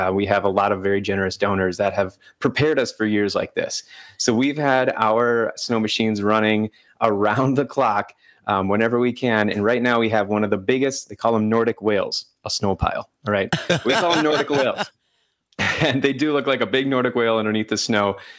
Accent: Green Bay, Wisconsin, United States

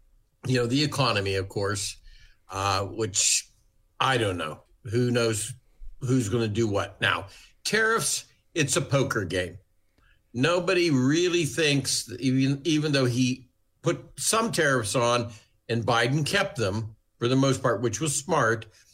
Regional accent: Ohio, United States; I'm from Ohio. Wright-Patterson Air Force Base shut down over a drone.

